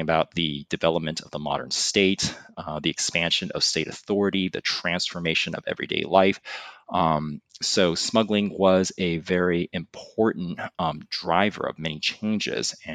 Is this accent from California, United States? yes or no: yes; California, United States; And growing up in California, almost all the history classes I took were American and European history, which I really enjoyed.